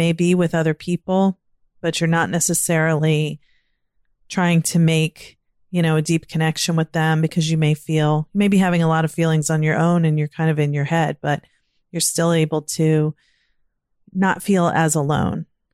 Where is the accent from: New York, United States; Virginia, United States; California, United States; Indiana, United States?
Virginia, United States; born or raised there; now in Maryland, United States